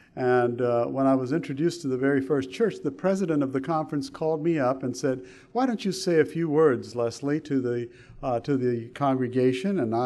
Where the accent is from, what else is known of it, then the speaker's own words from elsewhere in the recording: Sri Lanka; now in United States; I am an American, but I didn't grow up here as a young boy, and so I actually grew up far away from here. My mom and dad were missionary teachers at a mission school on the island of Sri Lanka, which at that time was known as Ceylon.